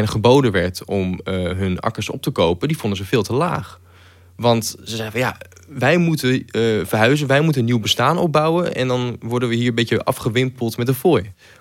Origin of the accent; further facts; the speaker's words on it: Groningen, Netherlands; Ik was onlangs in Oost-Groningen. De provincie waar ik werk voor NRC Handelsblad en ook waar ik vandaan kom.